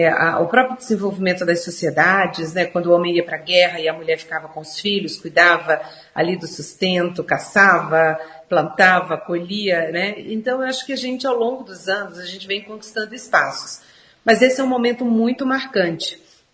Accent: Ceará, Brazil; Eu tenho a prerrogativa de ter nascido numa propriedade rural, meus pais eram, né, agricultores, então eu venho lá do sertão do Ceará

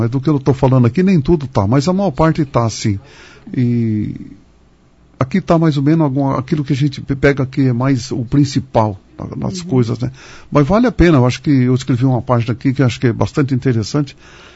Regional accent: Paraná, Brazil; Eu me criei aqui perto de Maringá, aqui é onde está o pedágio, ali em Castelo Branco.

